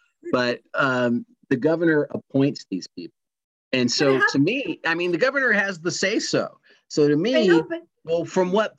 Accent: Indiana, United States; I grew up in Indiana, but then we'd go to Pennsylvania where my mom had family in Philadelphia.

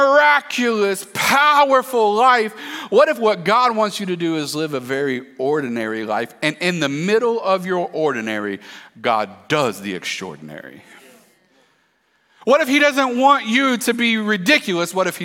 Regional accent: Pensacola, Florida, United States; I grew up in this city. I grew up in Pensacola.

